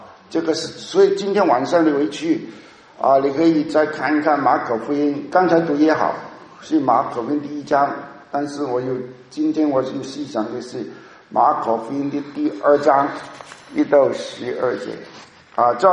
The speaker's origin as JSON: {"language": "Chinese", "country": "Hong Kong", "second_language": "Chinese", "said": "因为我是香港来的啊，所以你也一样，你知道我已经有两年没有用普通话讲道了，在香港讲道是讲粤语的嘛"}